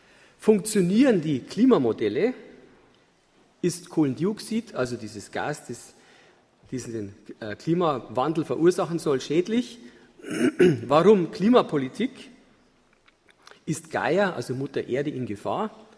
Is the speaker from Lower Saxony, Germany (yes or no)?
no; Tittmoning, Bavaria, Germany; Ich komme aus Tittmoning, das ist ein kleiner Ort in Chiemgau in Oberbayern.